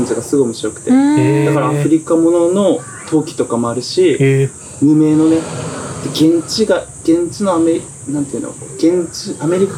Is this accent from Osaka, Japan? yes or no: no; Kagoshima, Japan; 鹿児島出身だから、